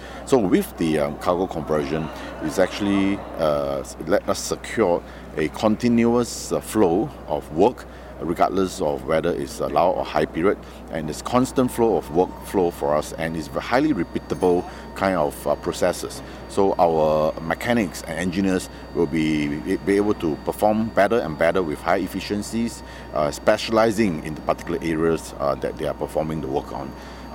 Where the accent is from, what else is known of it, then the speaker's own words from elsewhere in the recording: Singapore; now in Tianjin, China; It's exactly 6 years for me in Tianjin. I come from Singapore